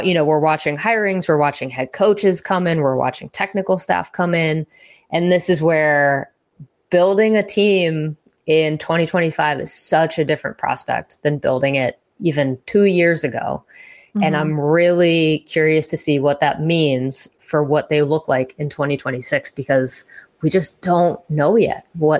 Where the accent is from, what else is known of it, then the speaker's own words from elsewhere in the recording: Boston, Massachusetts, United States; I'm from the Boston area. I went to all of these Boston Breakers games over the years.